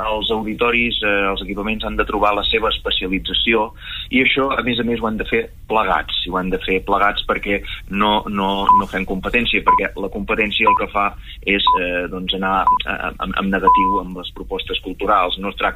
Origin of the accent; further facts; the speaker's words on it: Verges, Catalonia, Spain; La gent de Verges, jo soc de Verges, o la meva arrel és vergelitana, no?